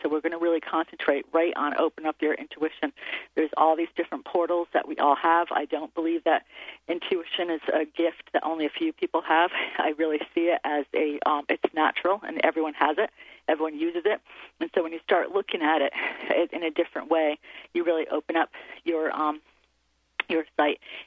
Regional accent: Connecticut, United States; I'm from Connecticut, they were rooting for the Patriots.

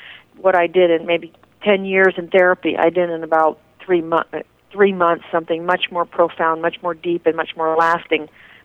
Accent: Arizona, United States; she hosts a lot of conferences in the Sedona area, and I'm from Arizona

